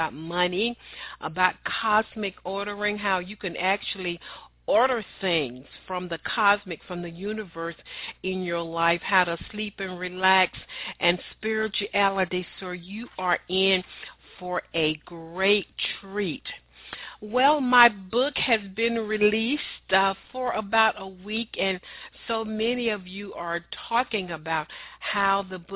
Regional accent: Tennessee, United States; So you're in my home state of Tennessee, is that correct?

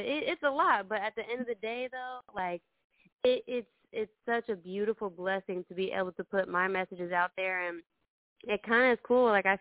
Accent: Indianapolis, Indiana, United States; Yeah, so I'm born and raised in Indianapolis.

